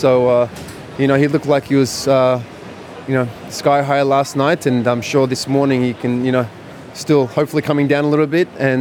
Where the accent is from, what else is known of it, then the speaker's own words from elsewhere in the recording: Melbourne, Victoria, Australia; For me, it was very special because I'm born and raised in Melbourne.